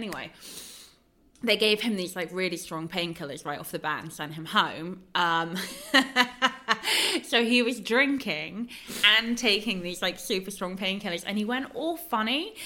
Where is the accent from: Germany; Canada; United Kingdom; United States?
United Kingdom; London; I'm a Londoner, but I'm sure that this will apply to anybody